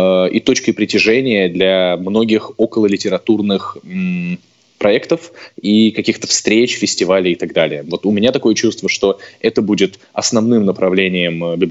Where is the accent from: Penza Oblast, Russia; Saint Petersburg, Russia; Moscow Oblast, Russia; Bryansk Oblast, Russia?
Bryansk Oblast, Russia; Bryansk; Я сам из Брянска